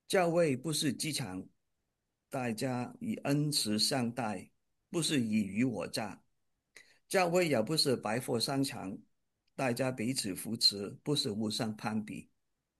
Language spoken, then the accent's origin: Chinese; Hong Kong; also born or lived in Vietnam / United States; now in Indiana, United States; 我生在越南，长在香港，在美国读书，在印第安纳州成家立业，有4个儿女。